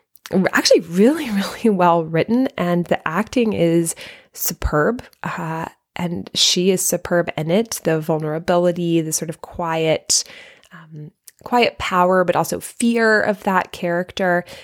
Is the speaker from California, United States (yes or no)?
no; Shreveport, Louisiana, United States; We didn't have theaters. I grew up in Shreveport, Louisiana. We didn't have movie theaters that were really showing independent film that much.